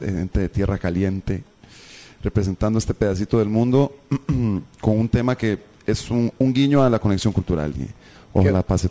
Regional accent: Costa Rica; este proceso que estoy llevando como artista costarricense representando al país en Uruguay

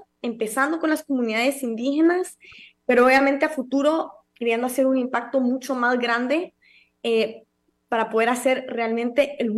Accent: Costa Rica; me esté hablando a mí, que soy de Costa Rica, donde inventamos el ecoturismo, todos estos términos.

